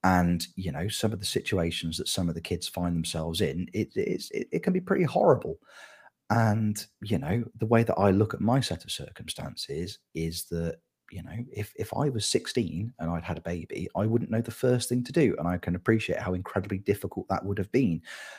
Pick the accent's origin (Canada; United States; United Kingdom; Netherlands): United Kingdom; Malvern, West Midlands; I was born in Malvern, which is a little village kind of just outside of Worcester, about an hour away from Birmingham, if we're doing big geography. And then I was adopted by a family from literally 5 miles down the road. So grew up very, very close to where I was born.